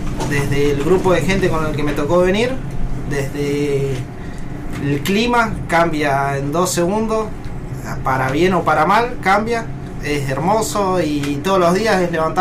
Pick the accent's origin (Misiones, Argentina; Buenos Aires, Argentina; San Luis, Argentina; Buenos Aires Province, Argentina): Misiones, Argentina; Apóstoles; Yo soy oriundo de la provincia de Misiones, de la ciudad de Apóstoles.